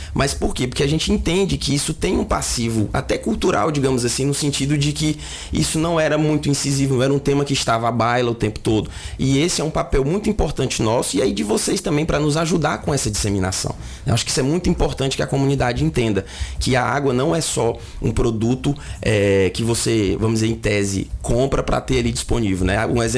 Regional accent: Tocantins, Brazil; Eu sou do Tocantins, né?

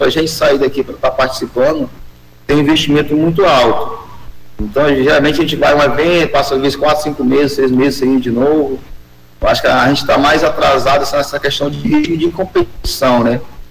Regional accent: Xapuri, Acre, Brazil; now in Rio Branco, Brazil; que eu sou de Chapuri, estou aqui em Rio Branco, morar em Rio Branco em 2012.

